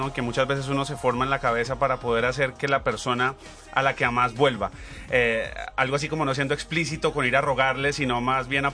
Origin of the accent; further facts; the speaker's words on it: Cali, Valle del Cauca, Colombia; moved away as an adult; now in Bogotá, Colombia; Nacimos en Cali, vivimos hasta el 2006. Después yo me fui a estudiar a Bogotá en la Universidad de Música y Cali y mi mamá se fueron, nos fuimos todos para Bogotá.